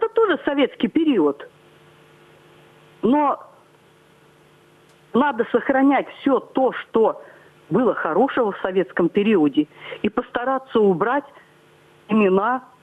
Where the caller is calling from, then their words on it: Nizhny Tagil, Sverdlovsk Oblast, Russia; Я звоню из Нижнего Тагила